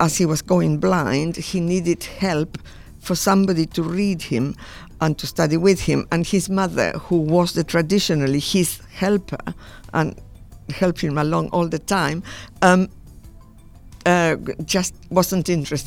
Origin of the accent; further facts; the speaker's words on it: Buenos Aires, Argentina; I was born in 1941 in Buenos Aires in a lovely barrio called Flores, and spent a typical middle class childhood